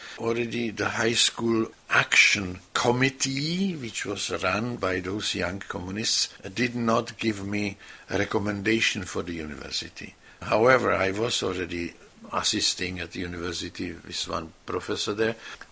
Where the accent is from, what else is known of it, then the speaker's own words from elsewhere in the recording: Prague, Czechia; born there; English is a second language; But yes, I was born in Prague